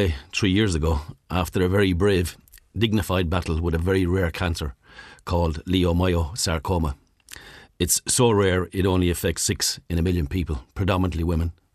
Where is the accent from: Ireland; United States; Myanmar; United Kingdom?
Ireland; Munster; We're both from Kerry